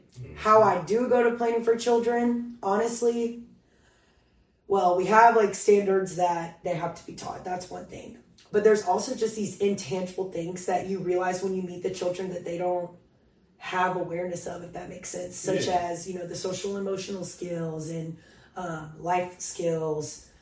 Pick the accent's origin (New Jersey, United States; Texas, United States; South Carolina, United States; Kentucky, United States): South Carolina, United States; Sumter; I'm from Sumter, South Carolina, born and raised.